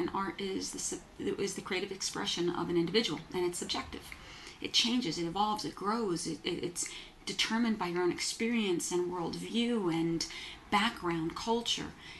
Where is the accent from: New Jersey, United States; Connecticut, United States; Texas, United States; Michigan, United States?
New Jersey, United States; moved away as an adult; now in New York City, United States; I grew up in New Jersey, moved to New York City when I was 18